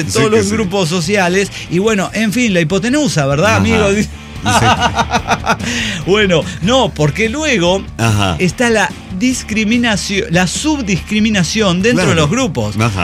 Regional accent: Salta, Argentina; de Salta, Argentina, electricista, estamos haciendo una conexión.

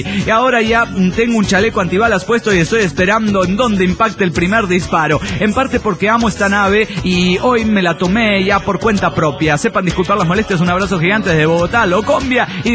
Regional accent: Campeche, Mexico; de Campeche, México, y tengo miedo

